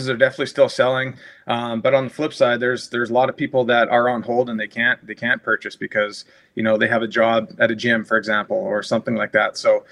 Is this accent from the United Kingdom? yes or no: no; Saskatchewan, Canada; if I'm going to come back, you know, I want to play for my hometown. I want to play for Saskatchewan.